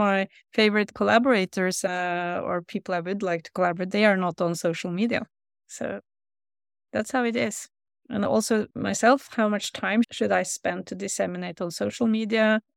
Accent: Norway; English is a second language; So I'm from Norway, so we are, of course, a small country.

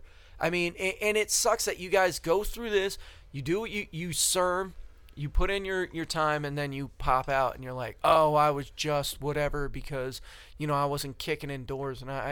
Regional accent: Albany, New York, United States; Albany, dude. I'm from Albany.

